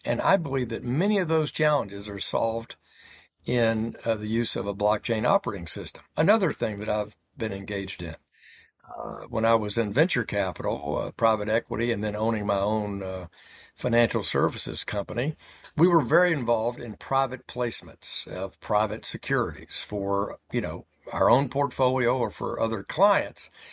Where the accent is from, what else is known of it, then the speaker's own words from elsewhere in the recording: Arkansas, United States; John Bozeman of Arkansas, my senior senator in my home state